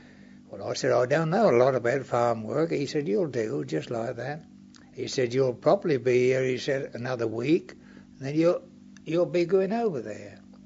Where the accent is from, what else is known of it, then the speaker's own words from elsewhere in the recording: Cambridge, East of England, United Kingdom; Well, I come from Cambridge, she said.